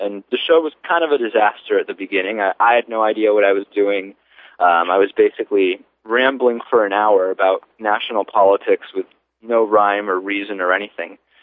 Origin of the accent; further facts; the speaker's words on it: Argentina; now in United States; I'm originally from Argentina. … I've lived in Massachusetts since 1989